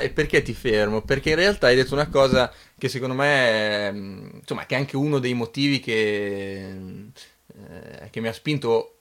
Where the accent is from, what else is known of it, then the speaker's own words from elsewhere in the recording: Bologna, Emilia-Romagna, Italy; born there; io sono nato a Bologna, però ho origini.